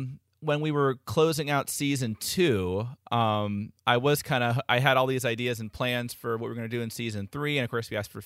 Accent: Florida, United States; I grew up in Florida. I have a big family

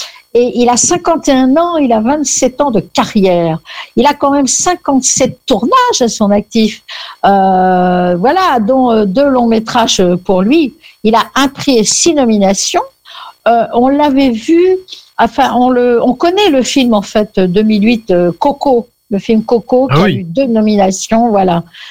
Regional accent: Morocco; J'ai grandi au Maroc, il y a toujours eu des synagogues, des églises et des mosquées dans le paysage. On vivait ensemble, juifs, chrétiens et musulmans.

